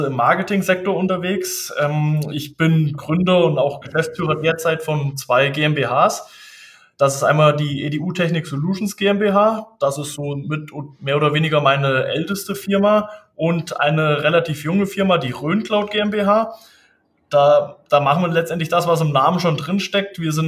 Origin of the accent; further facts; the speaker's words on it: Germany; ich bin 27 Jahre alt, komme aus der schönen Grünstadt Hann, bin selbstständig bzw. Unternehmer und leite meine zwei kleinen Firmen hier direkt in der Rhönstadt